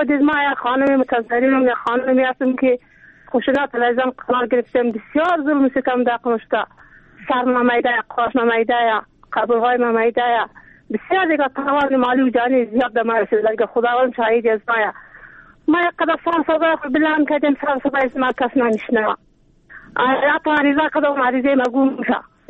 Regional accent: Afghanistan; ما زن افغانیم

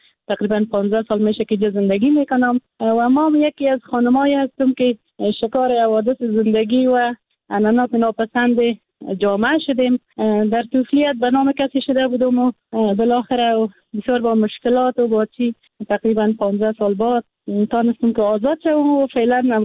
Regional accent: Kabul, Afghanistan; متولد کابل هستم، در کابل زاده شدیم، در کابل کلان شدیم

